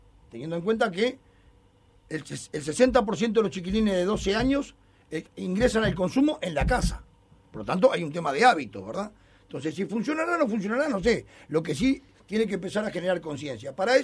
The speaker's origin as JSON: {"language": "Spanish", "country": "Uruguay", "said": "Vos sabés que yo soy muy uruguayo, ¿no?"}